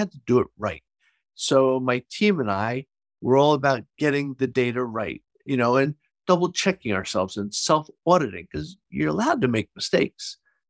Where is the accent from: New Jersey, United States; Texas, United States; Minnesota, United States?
New Jersey, United States; I'm from New Jersey, born and raised here outside Philadelphia.